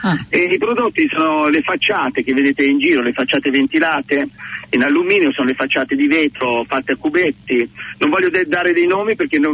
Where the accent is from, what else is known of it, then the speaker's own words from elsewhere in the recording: Milan, Lombardy, Italy; born there; also born or lived in Cagliari; ho i genitori romani. Sono nato a Milano e poi seguivo nella loro carriera dove andavano. Mia mamma era un'insegnante, direttrice scolastica, e quindi per un periodo siamo stati a Cagliari